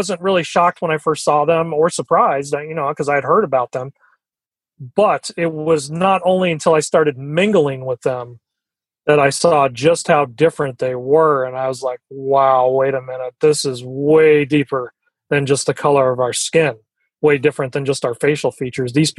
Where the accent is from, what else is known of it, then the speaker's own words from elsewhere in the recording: New York, United States; And I'm originally from New York. So it was kind of ironic the way that worked out.